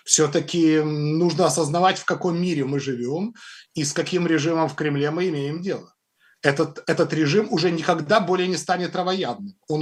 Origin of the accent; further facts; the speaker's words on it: Odesa, Odesa Oblast, Ukraine; Я, в принципе, хотя и родился и вырос в Одессе